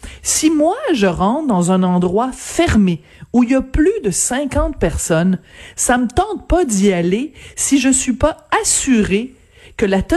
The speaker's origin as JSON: {"language": "French", "region": "Quebec", "country": "Canada", "said": "chez nous, au Québec"}